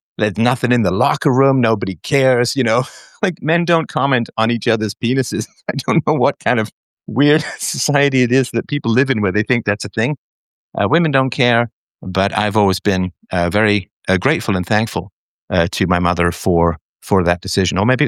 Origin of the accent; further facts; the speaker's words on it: England, United Kingdom; also born or lived in Ireland; I lived in England from 1967 until 1977. I was born in Ireland, but I spent most of my early childhood in England.